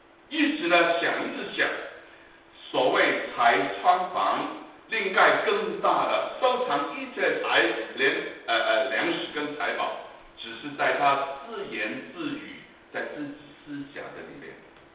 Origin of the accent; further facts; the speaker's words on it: Guangdong, China; 我们广东人就喜欢八八八八八八。